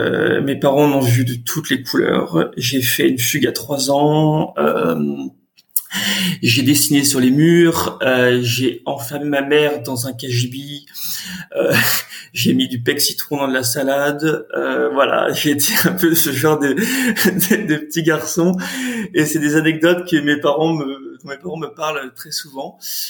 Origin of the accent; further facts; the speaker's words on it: Nantes, Pays de la Loire, France; j'ai grandi, je suis né à Nantes, j'ai grandi à Nantes. Mes parents sont nantais, mes grands-parents sont nantais. Enfin, toute ma famille est nantaise depuis, je sais pas quoi, 400, 500 ans. Enfin bon, je viens d'un milieu agricole